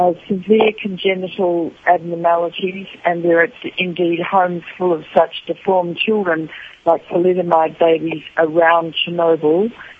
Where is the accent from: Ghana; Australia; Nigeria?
Australia; I'm an Australian, so I can say that.